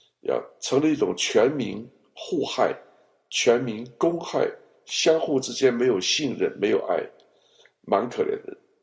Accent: China; 坦率讲，方舟，我们中国人这个民族啊，在外人看来，哎，真的是一群很糟糕的一群人。我们自己讲自己中国人就没话讲，外人一讲我们就不舒服。

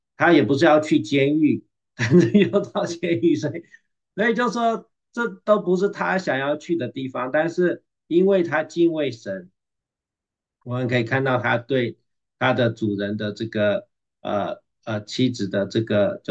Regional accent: Taiwan; 因为从小在一个台湾的是佛教的国家

